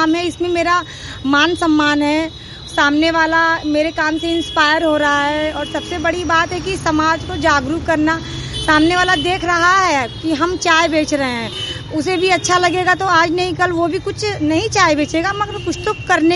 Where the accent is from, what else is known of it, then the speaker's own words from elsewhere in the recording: Varanasi, Uttar Pradesh, India; नमस्कार, मैं वाराणसी के रामकटोरा क्षेत्र की निवासी हूँ